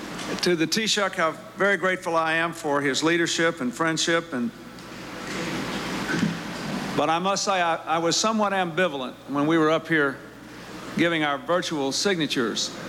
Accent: United States; I have to, as an American, I have to do one little chauvinist thing.

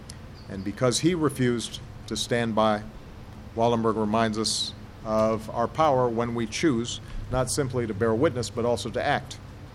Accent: Chicago, Illinois, United States; my understanding is he spent some time in my hometown of Chicago as well.

